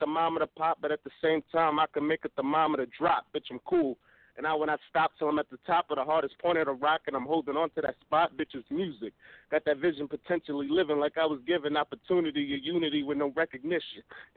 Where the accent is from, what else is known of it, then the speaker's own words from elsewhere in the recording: Bronx, New York, United States; I'm from the Bronx, nigga.